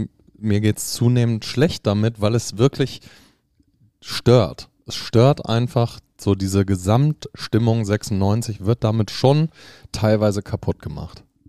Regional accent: Hanover, Lower Saxony, Germany; Und ich bin von meiner Geburt an bin ich Hannoveraner

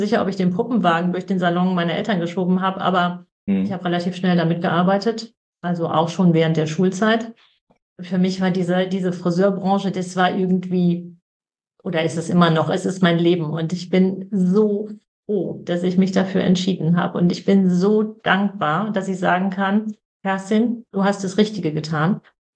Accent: Northern Germany, Germany; ich komme aus Norddeutschland, das ist ja das Land der Pferde.

